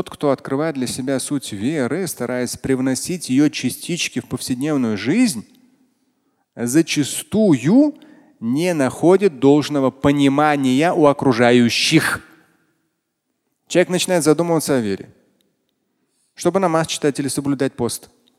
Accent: Russia; я как говорю просто вот как россиянин и как мусульманин

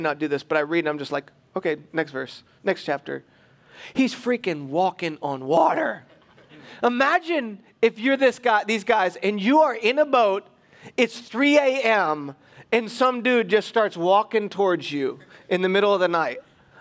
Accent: Michigan, United States; But where I grew up on the East Coast, we had places like this. I grew up in Michigan, be like people from Ohio, you know.

